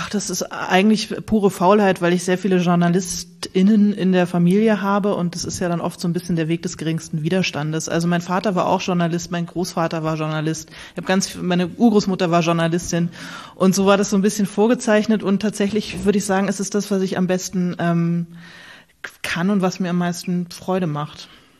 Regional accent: Bad Schwalbach, Hesse, Germany; Aus Bad Schwalbach. Ich bin in Bad Schwalbach geboren, da wo die Schwälbchenmilch herkommt, falls Sie die kennen. Das ist im Taunus. Also so Rheingau-Taunus, so okay. Die Ecke, da bin ich, da komme ich eigentlich her.

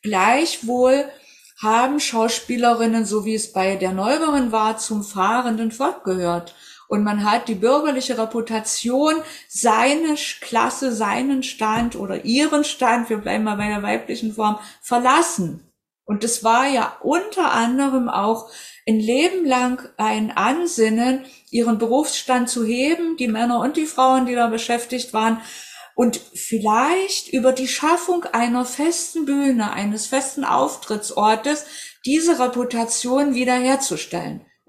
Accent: Köthen, Saxony-Anhalt, Germany; born there; now in Leipzig, Germany; gebürtig aus Köthen, Sachsen-Anhalt und seit 1973 in Leipzig

